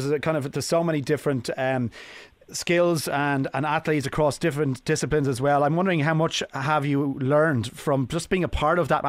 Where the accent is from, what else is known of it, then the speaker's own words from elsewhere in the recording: Munster, Ireland; I'm from Kerry.